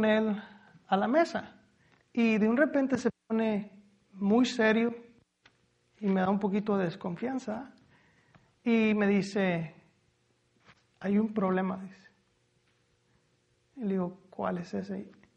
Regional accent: Michoacán, Mexico; Yo soy de Michoacán y yo me imagino un lecho como un petate.

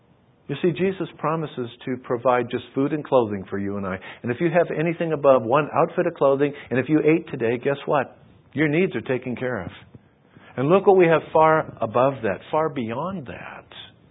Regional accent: United States; I'm an American, so I can say this. Americans are spoiled brats today.

